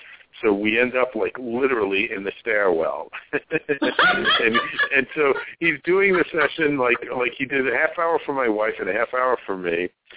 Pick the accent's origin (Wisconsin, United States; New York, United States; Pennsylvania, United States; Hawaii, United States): New York, United States; Bronx; he knew I grew up in the Bronx